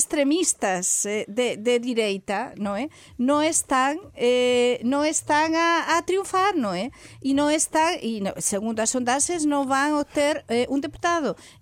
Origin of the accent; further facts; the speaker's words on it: Spain; Portuguese is a second language; eu falo como espanhola, como europeia, e sou realmente muito europeia, muito pró-Europa